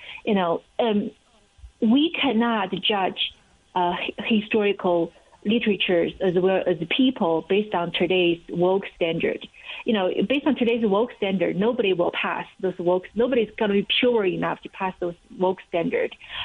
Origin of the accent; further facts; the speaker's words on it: China; English is a second language; As you know, I grew up in China.